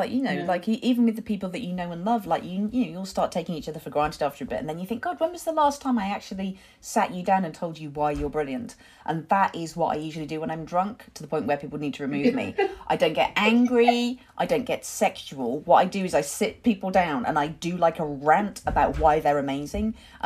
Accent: Wolverhampton, West Midlands, United Kingdom; we were both in the Midlands. He's from Birmingham, I'm from Wolverhampton.

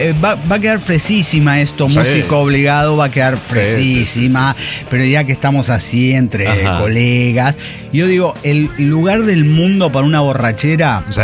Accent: Mexico; Como buen mexicano

